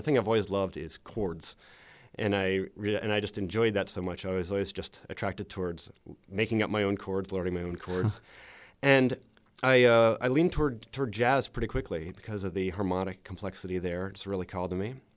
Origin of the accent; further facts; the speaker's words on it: Pennsylvania, United States; also born or lived in Boston / San Francisco; I grew up in Lancaster County, Amish country.